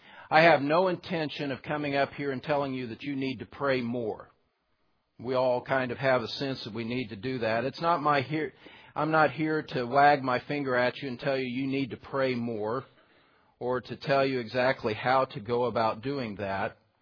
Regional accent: Indiana, United States; You see, I'm a Hoosier. You may not know that about me, but I'm a Hoosier. I was born and raised in Indiana. I spent the first 24 years of my life in Indiana.

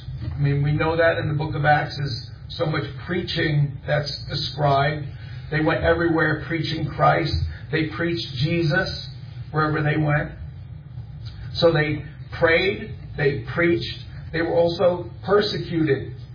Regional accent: Long Island, New York, United States; I'm from Long Island, New York, and like you said, our ministry is cross-country evangelism

